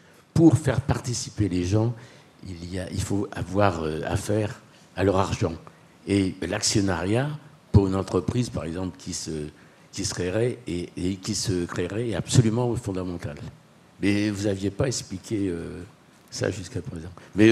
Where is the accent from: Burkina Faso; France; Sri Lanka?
France; Normandy; lorsqu'on touche à l'argent, on se sent automatiquement concerné, surtout lorsqu'on est normand.